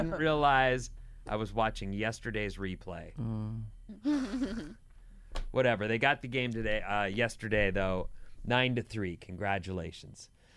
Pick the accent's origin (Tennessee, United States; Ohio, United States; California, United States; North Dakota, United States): California, United States; Santa Ana; I got in Santa Ana where I was growing up in Orange County.